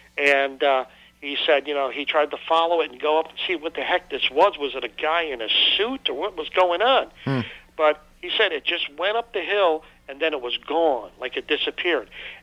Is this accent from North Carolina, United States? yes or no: no; New York, United States; accent: New York; And, I was from New York at the time, you know, and I still had the New York accent.